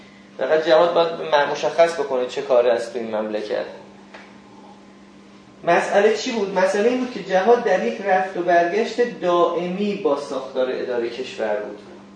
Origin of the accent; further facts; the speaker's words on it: Kermanshah, Iran; یعنی مثلا استاندار همین استان خود ما که ما مثلا کرمانشاهی هستیم